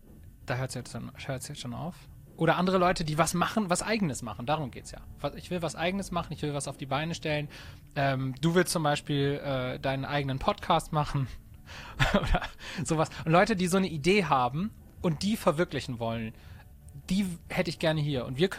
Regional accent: Bremen, Germany; Wir kommen aus Bremen, sind sesshaft in Bremen hier.

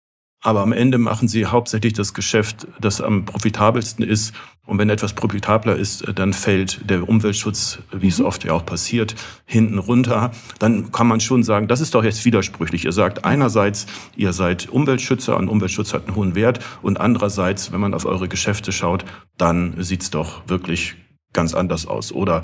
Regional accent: Northern Germany, Germany; Ich bin eher norddeutsch orientiert. Ich komme aus Norddeutschland

